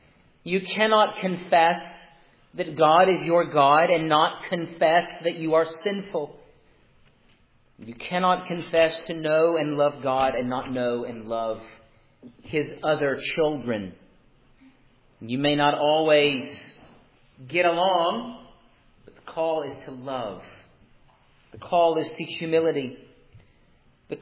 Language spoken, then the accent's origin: English; Douglasville, Georgia, United States; Now, growing up in Douglasville, Georgia, I would, every Saturday night, as we were getting ready for bed